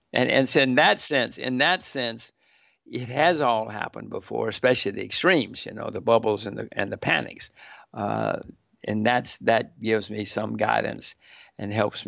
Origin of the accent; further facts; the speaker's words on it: United States; I mean, it's academic because I'm an American. I'm a citizen of the land of the free.